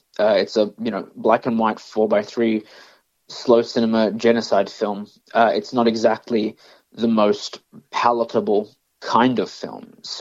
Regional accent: Australia; yes, I am Australian

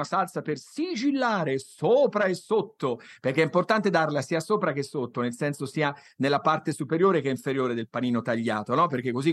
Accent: Tuscany, Italy; io sono toscano

